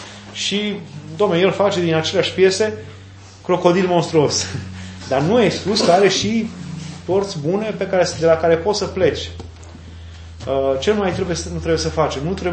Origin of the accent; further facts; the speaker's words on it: Romania; Noi, ca români, la început, mergeam pe la puznici.